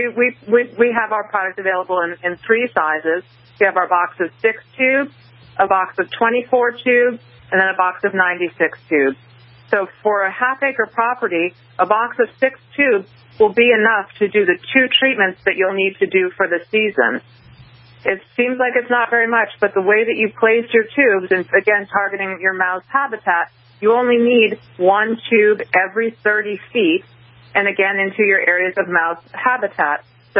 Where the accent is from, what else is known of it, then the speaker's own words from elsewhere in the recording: New England, United States; When I grew up in New England and always understood that there was a scare and potential of ticks, of deer ticks and Lyme disease